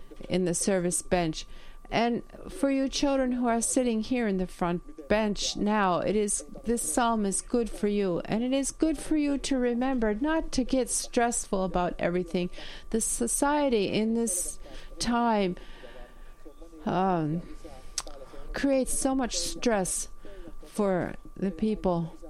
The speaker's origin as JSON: {"language": "English", "town": "Kivijärvi", "region": "Central Finland", "country": "Finland", "said": "I am from Kivijärvi, and on the old RY, the wall of the old RY there was this text."}